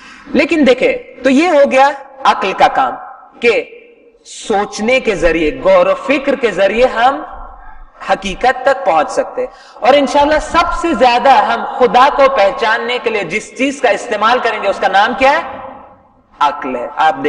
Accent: Sangli, Maharashtra, India; मैं सांगली से हूं, सांगली से मेरा ताल्लुक है, महाराष्ट्र के अंदर एक शहर है।

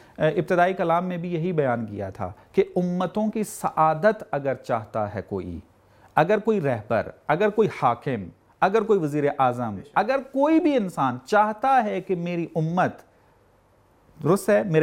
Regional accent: Pakistan; یہ تو بعض مثالیں اس لیے دے رہا ہوں کہ ہم پاکستانی ہیں، پاکستان کے حوالے سے بات کر رہے ہیں۔

